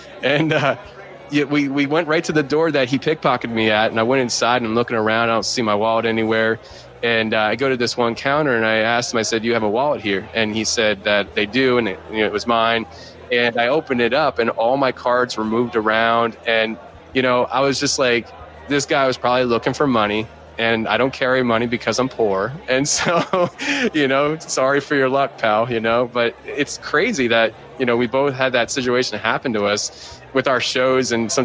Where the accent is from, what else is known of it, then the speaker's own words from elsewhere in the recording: Philadelphia, Pennsylvania, United States; I'm from Philly.